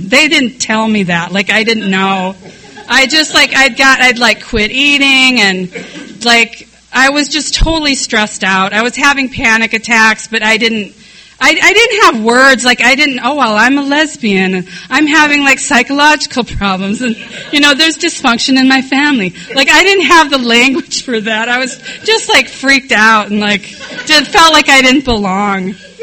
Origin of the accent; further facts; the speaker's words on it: Sioux Falls, South Dakota, United States; I grew up in Sioux Falls, South Dakota. I'm 46 years old, so I was born in 1966, so like grew up in the 70s in Sioux Falls, South Dakota.